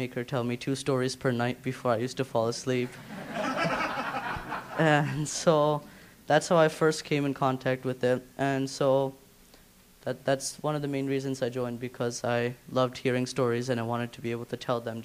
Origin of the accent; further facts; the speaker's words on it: India; Well, I'm from India, and every time like I visit or my grandparents visit